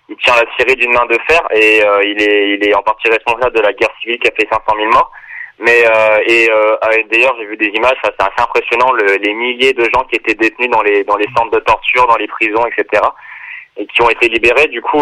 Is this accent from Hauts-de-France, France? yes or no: no; Saint-Bauzille-de-Putois, Occitanie, France; Et du coup, on vient des Cévennes, dans le sud de la France, dans le nord de l'Hérault, précisément Saint-Bosile-de-Putois.